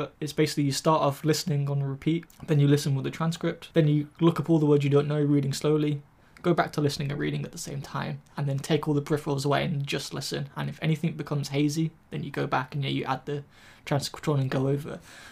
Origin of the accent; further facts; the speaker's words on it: England, United Kingdom; I'm from England, sort of thing.